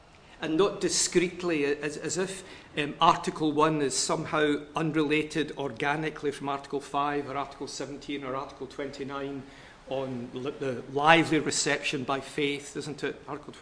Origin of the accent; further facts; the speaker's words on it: Glasgow, Scotland, United Kingdom; I'm from Glasgow. My first degree was in Glasgow.